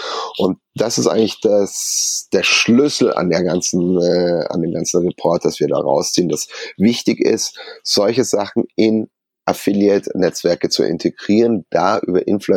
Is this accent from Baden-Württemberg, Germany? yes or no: no; Munich, Bavaria, Germany; Und München waren wir natürlich als Münchner ein extremes Anliegen